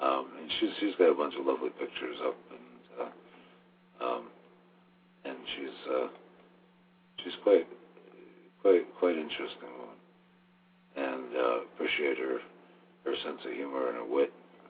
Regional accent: Debrecen, Hajdú-Bihar, Hungary; I'm from Debrecen, Hungary

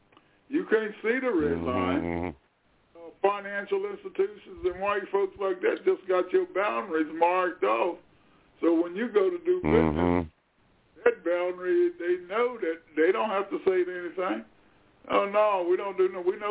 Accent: Anacostia, District of Columbia, United States; So like you said, I was raised in Anacostia. I went to Anacostia in 1960, around 1963.

